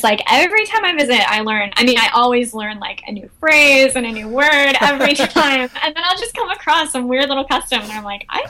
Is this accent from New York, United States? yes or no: no; Texas, United States; Yeah, listen, I'm from Texas, so we have, like, Tex-Mex.